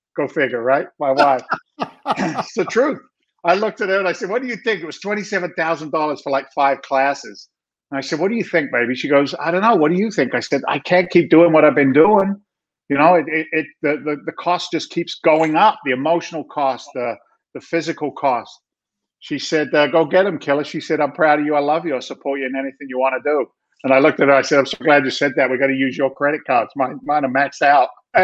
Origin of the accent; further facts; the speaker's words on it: London, United Kingdom; now in United States; I'm actually an immigrant to the United States of America. Don't tell anybody. It's a secret. I came from London, England back in 1986, became a naturalized citizen